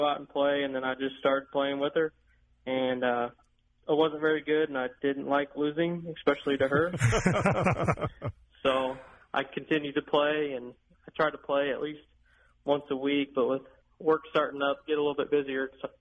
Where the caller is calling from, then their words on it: Nashville, Illinois, United States; I live in Nashville, Illinois.